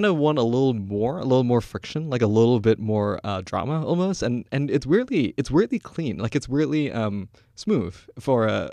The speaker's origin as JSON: {"language": "English", "region": "Kuala Lumpur", "country": "Malaysia", "tie": "born or raised there", "moved": "as an adult", "said": "I'm Malaysian. Like, I'm born and raised in Kuala Lumpur. Only moved here in 2008. So I've spent, you know, more than half my life back there."}